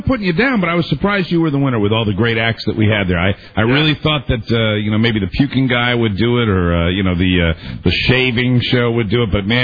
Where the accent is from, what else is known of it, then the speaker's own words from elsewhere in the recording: New England, United States; My number one team, Ed, that I was raised on in New England was the Boston Red Sox.